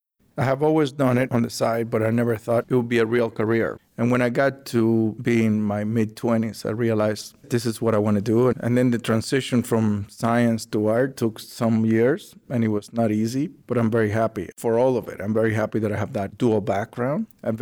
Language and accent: English; United States; I feel that I am an American artist. I think that, you know, from Cuban descent and my family life and my emotional universe in some ways depends a lot on that upbringing, Cuban, Spanish, Puerto Rican. But ultimately, I'm an American artist. It's there that I came of age.